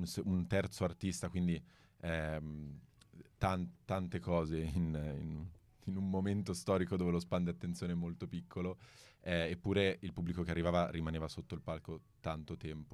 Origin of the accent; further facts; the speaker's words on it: Varese, Lombardy, Italy; il venerdì e il sabato siamo tutti di Varese